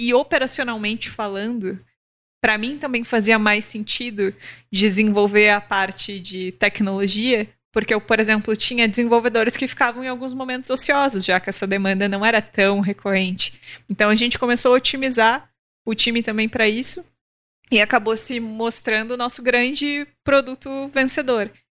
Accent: Porto Alegre, Rio Grande do Sul, Brazil; Eu sou de Porto Alegre.

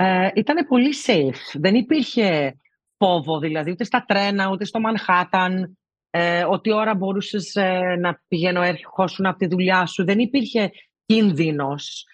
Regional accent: New York, United States; εγώ γεννήθηκα στη Νέα Υόρκη, στη γειτονιά που λέγεται Αστόρια. Όπως καταλαβαίνετε, είναι πολλοί Έλληνες εδώ. Μεγάλωσα με πάρα πολλούς Έλληνες γύρω μου, ιδιαίτερα με νησίριους, γιατί οι γονείς μου κατάγονται

